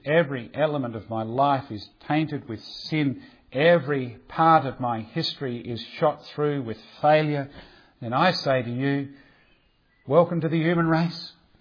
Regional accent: Australia; I come from Australia. You sent most of your black sheep out there, didn't you?

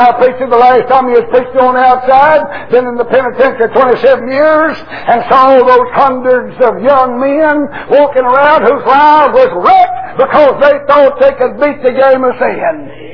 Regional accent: United States; born there; I was born in America.

